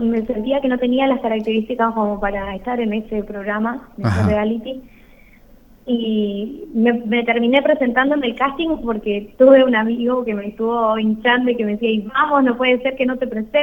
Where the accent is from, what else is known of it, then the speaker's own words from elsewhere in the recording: San Miguel, Corrientes, Argentina; now in Corrientes, Argentina; soy de San Miguel, nací ahí, me malcrié ahí también. Hace 4 años y medio más o menos que me mudé a Corrientes Capital para estudiar. Y desde ahí que estoy viviendo en Corrientes, pero sí, tengo el corazón y el alma sanmigueleña.